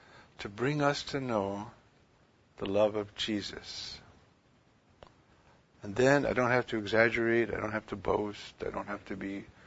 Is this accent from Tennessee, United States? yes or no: no; New York, United States; Well, that's not bad. I'm a New Yorker.